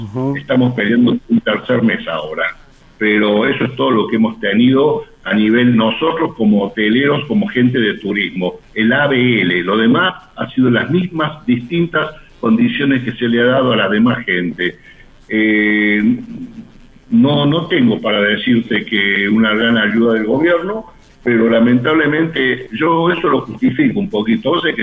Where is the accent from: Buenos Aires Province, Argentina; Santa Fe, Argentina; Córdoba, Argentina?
Córdoba, Argentina; yo peleo por mi trabajo y soy muy cordobés